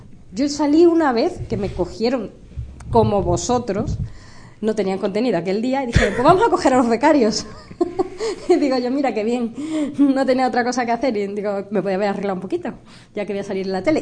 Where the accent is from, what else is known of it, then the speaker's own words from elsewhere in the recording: Seville, Andalusia, Spain; born there; yo nací en Sevilla, en la ciudad más bonita del mundo, le pese a quien le pese, yo lo siento mucho, adoro Sevilla, he vivido solo el tiempo en el que he estado estudiando